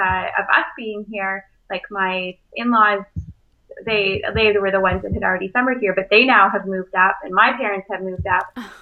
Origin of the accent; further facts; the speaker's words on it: Brampton, Ontario, Canada; also born or lived in Kingston, Canada / Toronto, Canada; I grew up in Brampton, you know, went to Kingston to do my undergrad, lived in Toronto, was at CCNM.